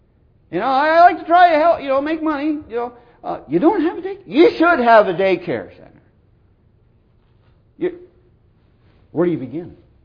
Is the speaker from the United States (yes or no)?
no; Canada; I'm Canadian, folks, so correct me if I'm wrong later.